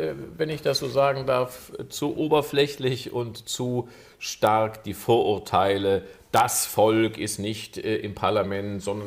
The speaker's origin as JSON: {"language": "German", "town": "Rheinbach", "region": "North Rhine-Westphalia", "country": "Germany", "tie": "born or raised there", "said": "Ich komme aus einer von der Flut betroffenen Region, in meinem Wahlkreis, zwar eine Stadt, meine Heimatstadt Rheinbach"}